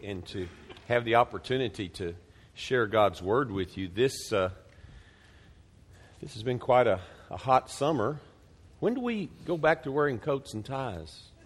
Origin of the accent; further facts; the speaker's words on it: Texas, United States; Kind of new to this area. No, I was raised in Texas.